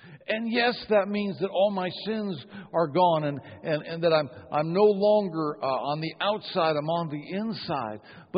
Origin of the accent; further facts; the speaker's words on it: Ireland; I used to have an anger problem, but it's normal because I'm Irish.